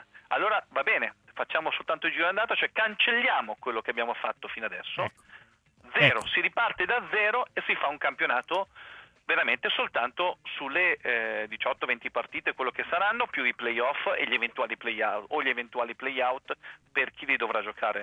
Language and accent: Italian; Ancona, Marche, Italy; nella mia città, ok, dove sono, io sono d'Ancona